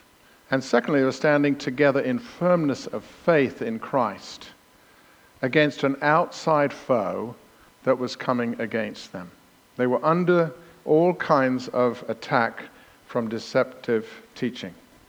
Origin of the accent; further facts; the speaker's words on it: England, United Kingdom; Now you think I'm verbose as an Englishman, but I've got nothing on Paul.